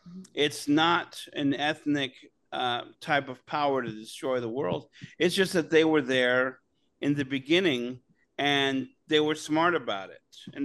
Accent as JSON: {"language": "English", "town": "San Francisco", "region": "California", "country": "United States", "said": "I'm from San Francisco, so I've known a lot of gay people."}